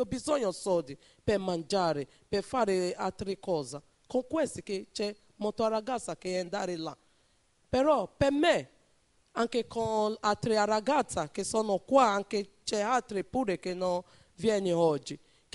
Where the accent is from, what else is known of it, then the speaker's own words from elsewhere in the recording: Benin City, Edo, Nigeria; Italian is a second language; now in Italy; vengo da Nigeria, città di Benin City.